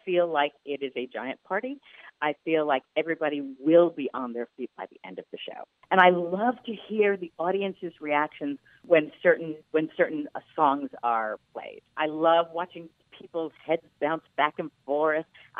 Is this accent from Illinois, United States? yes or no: no; New York, United States; I'm a New Yorker, so I am back and forth between New York and L.A.